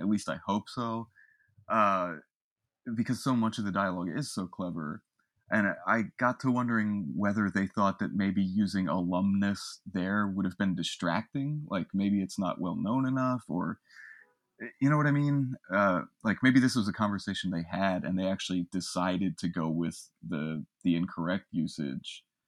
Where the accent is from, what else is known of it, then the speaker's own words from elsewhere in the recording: Maryland, United States; being that we're from Maryland and that I lived in Baltimore for many years.